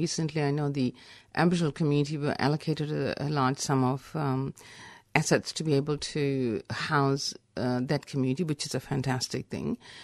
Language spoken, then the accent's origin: English; India; English is a second language; now in Australia; I'm from India's originally